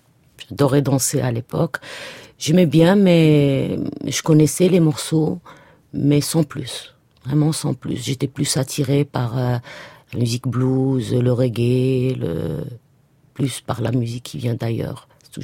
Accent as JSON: {"language": "French", "country": "Algeria", "moved": "yes", "lives_now": "France", "said": "C'est quand j'ai quitté l'Algérie que je suis venue en France."}